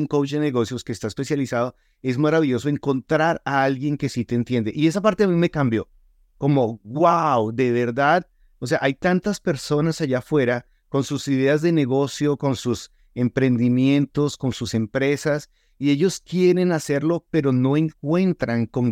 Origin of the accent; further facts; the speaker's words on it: Colombia; ellos ya están muy difícil en mi país, en Colombia